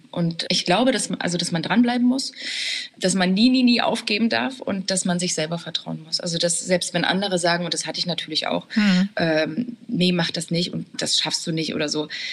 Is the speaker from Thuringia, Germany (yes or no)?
yes; Erfurt, Thuringia, Germany; Also ich komme ja aus Erfurt